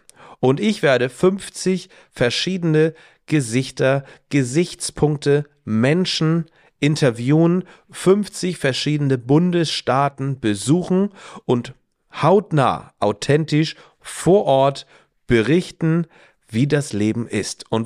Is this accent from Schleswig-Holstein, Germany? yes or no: yes; Schleswig-Holstein, Germany; weil ich möchte meiner Heimat Schleswig-Holstein nicht den Rücken kehren